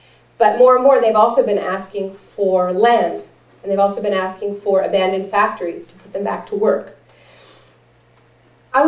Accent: Toronto, Ontario, Canada; I told her I was from Toronto

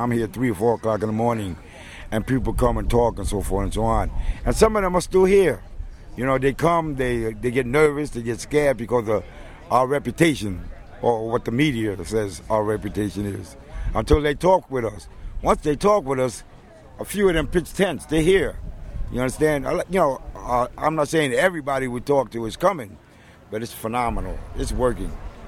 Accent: New York, United States; And I'm from the Lower East Side, Thompson Square Park.

